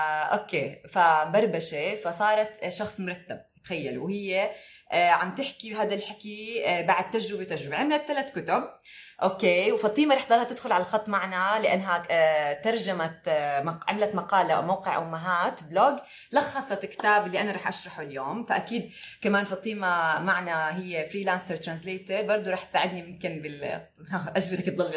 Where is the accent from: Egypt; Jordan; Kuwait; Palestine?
Jordan; أنا من الأردن، اللي ما بيعرفني … اللي تابعني جديد ناسي ليش أنا طلعته لايف أصلا. … مهندسة، أم، مدونة مهارات حياتية، صاحبة بودكاست